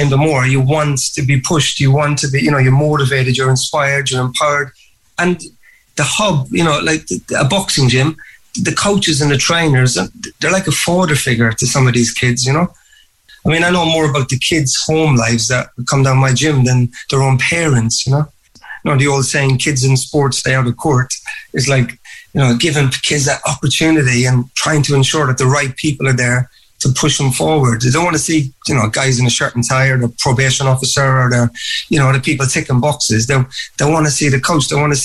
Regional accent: Cork, Munster, Ireland; Yes, when I said growing up, I always feel I was really in a lucky situation that I was obviously always into boxing from a very, very young age.

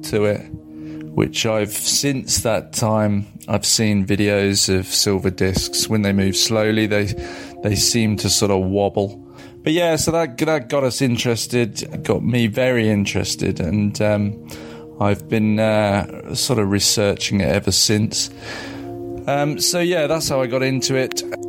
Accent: South East England, United Kingdom; the little village that I grew up in Surrey.

